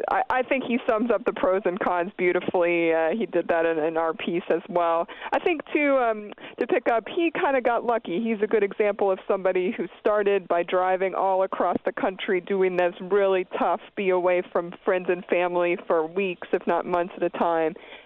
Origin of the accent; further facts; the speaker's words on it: Pennsylvania, United States; I come from Pennsylvania in a big trucking area